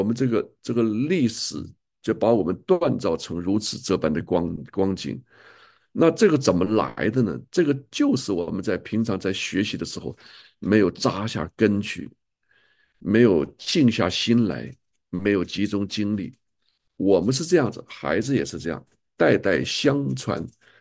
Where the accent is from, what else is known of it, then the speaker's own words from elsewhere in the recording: China; 这是我们中国人就是或者是武侠小说